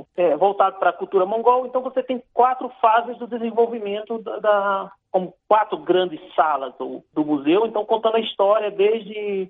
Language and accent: Portuguese; Canabrava, Rio Grande do Norte, Brazil; lá na minha terra natal, no Rio Grande do Norte, na comunidade de Canabrava